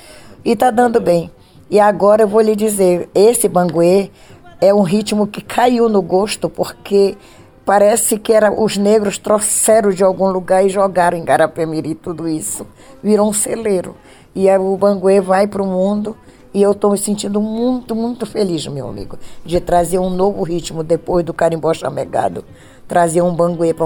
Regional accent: Pará, Brazil; porque eu venho do Pará para tocar em todos esses lugares.

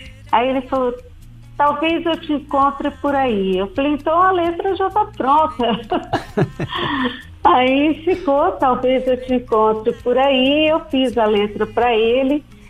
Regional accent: Pernambuco, Brazil; porque eu sou de Pernambuco, né?

